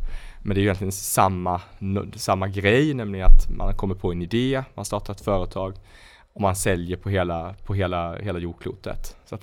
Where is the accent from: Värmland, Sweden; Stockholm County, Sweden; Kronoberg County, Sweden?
Kronoberg County, Sweden; Markaryd; now in Lund, Sweden; Ja, nej, men jag är från Markaryd i södra Småland där värmepumpstillverkaren Nibe ligger. Och uppvuxen i en småföretagarfamilj. Har en akademisk bakgrund, bor i Lund.